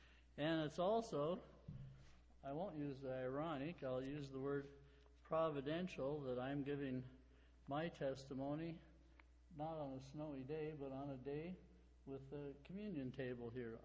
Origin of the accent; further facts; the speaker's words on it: Billings, Montana, United States; born there; I was born in Billings, Montana, and attended church regularly.